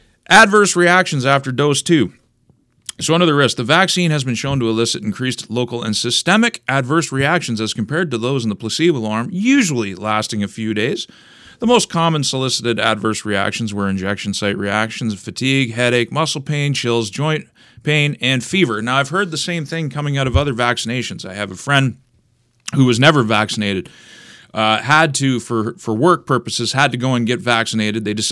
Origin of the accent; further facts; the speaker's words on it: Canada; I'm Indigenous, I'm French, and I'm English. Altogether, I'm about as well-rounded a Canadian as you could possibly get.